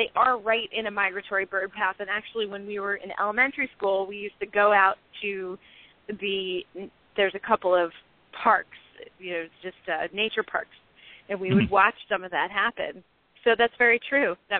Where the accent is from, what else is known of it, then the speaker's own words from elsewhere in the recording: New York, United States; I'm from the North Shore, which is where most of the wineries are, and I'm actually only from about, you know, maybe 30 minutes west of where the wineries are now.